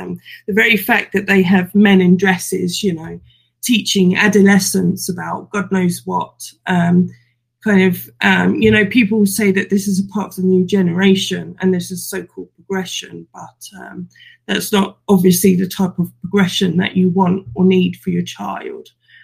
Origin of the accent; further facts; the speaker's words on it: London, United Kingdom; I grew up in London. I was born in London. I grew up in London, but I haven't lived there in close to about maybe about 32 years now, actually.